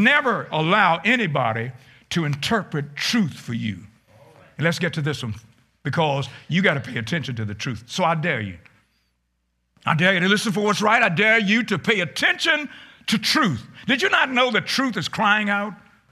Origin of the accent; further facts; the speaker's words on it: Virginia, United States; born there; Charlotte Courthouse, Virginia. Charlotte Courthouse, right? It's in Charlotte County. I was born in Charlotte County.